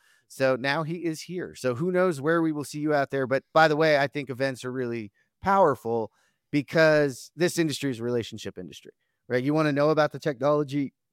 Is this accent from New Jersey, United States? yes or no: yes; New Jersey, United States; And for those that don't know, I'm from New Jersey originally. So we're getting back onto the East Coast into my territory.